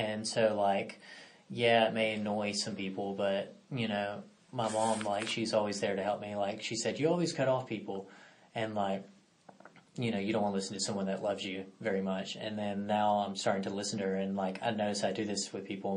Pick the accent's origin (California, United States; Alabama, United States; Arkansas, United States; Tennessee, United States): Alabama, United States; Hartselle; I'm from North Alabama